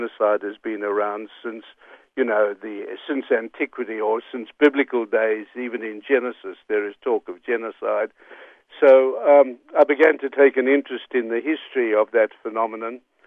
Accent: Australia; We boast as an Australian nation about having a clean record on human rights, which we know is patently not true.

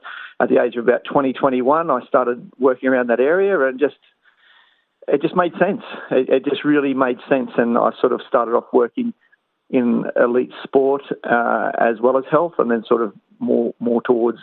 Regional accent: Mount Druitt, New South Wales, Australia; so I'd better learn to look after myself growing up in Mount Druitt.

